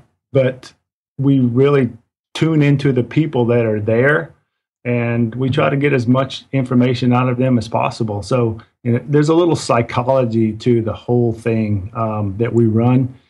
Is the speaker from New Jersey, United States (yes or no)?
no; Macon, Georgia, United States